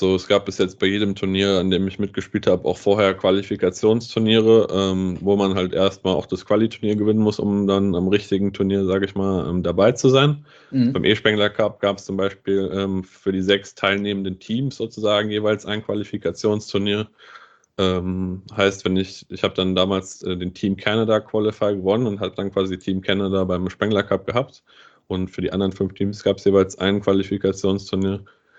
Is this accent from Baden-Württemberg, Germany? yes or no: no; Bad Nauheim, Hesse, Germany; also ich komme aus Bad Nauheim